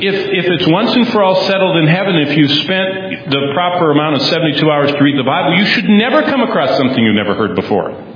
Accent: Lansing, Michigan, United States; born or raised there

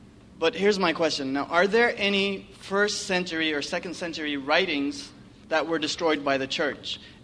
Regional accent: Saudi Arabia; now in Vancouver, United States; I'm originally from Saudi Arabia

